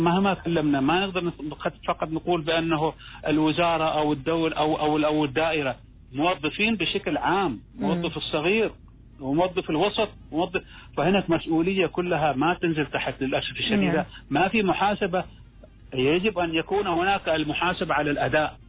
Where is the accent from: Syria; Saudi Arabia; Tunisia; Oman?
Oman; إحنا شعب عماني